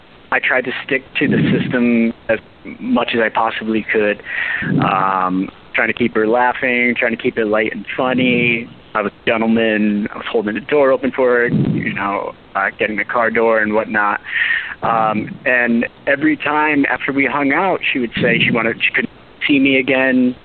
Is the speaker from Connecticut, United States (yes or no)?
no; Los Angeles, California, United States; I'm 30, and I'm from Los Angeles.